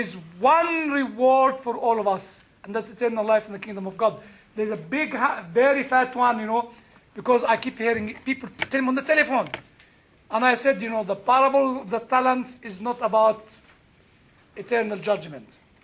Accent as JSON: {"language": "English", "country": "United States", "said": "I'm an American guy."}